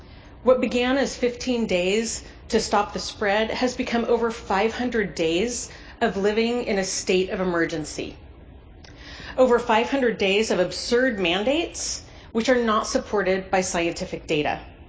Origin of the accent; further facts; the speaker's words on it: California, United States; I'm a neurologist from Southern California